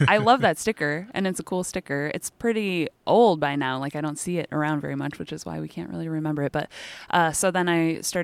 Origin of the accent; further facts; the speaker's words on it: Wisconsin, United States; also born or lived in Chicago, Illinois; I grew up in Wisconsin, in southeast Wisconsin, and then I went off to college in Houston, Texas. And I half grew up in Chicago